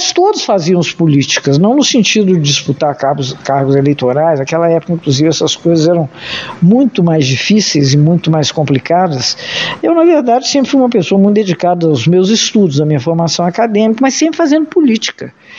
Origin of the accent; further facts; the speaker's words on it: Juiz de Fora, Minas Gerais, Brazil; uma pessoa nascida e criada em Juiz de Fora, que ama muito essa cidade, que tem muito orgulho de ser mineira também